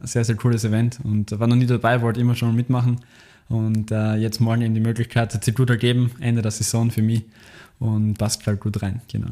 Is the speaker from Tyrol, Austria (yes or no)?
no; Graz, Styria, Austria; Ich komme aus Graz und wohne jetzt auch in der Nähe von Graz, ein bisschen weiter im Norden, direkt auf unserem Hügelberg.